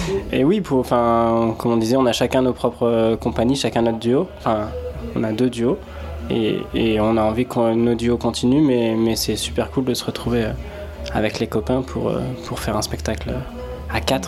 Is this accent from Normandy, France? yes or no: yes; Normandy, France; Je viens de Normandie.